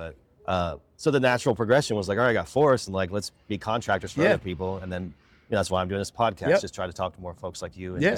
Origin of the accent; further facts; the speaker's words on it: Dale City, Virginia, United States; also born or lived in Fredericksburg; I grew up in Dale City in Fredericksburg as a kid for a few years.